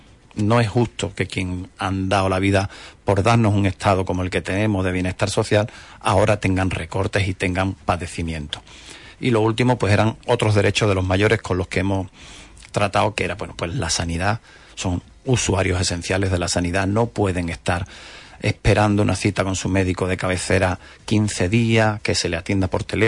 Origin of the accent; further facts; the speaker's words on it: Andalusia, Spain; para que nosotros gestionemos nuestros intereses como andaluces y andaluzas